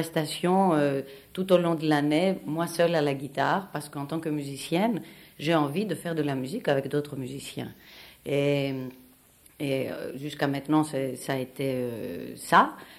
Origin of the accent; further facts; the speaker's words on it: Greece; Pour les Grecs, ça a toujours été évidemment un petit peu une habitude de quitter leur pays, puisqu'il y a beaucoup, beaucoup, beaucoup de Grecs qui ne sont pas en Grèce. Et qu'on a toujours été un peuple de voyageurs, de marins, d'immigrés, etc.